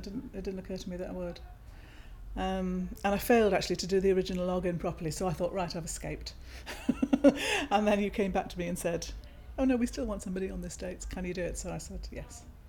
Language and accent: English; Wales, United Kingdom; now in Northern Ireland, United Kingdom; I'm nearly 60 in a week. I'm from Wales originally, but I've travelled now from Northern Ireland, where I'm living.